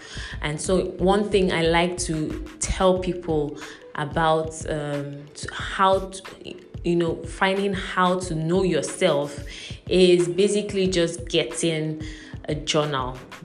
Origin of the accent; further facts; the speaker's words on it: Rivers, Nigeria; now in Lagos, Nigeria; I am speaking from Lagos, Nigeria. I am based in Lagos, Nigeria, but I am originally from Rivers State, also in Nigeria.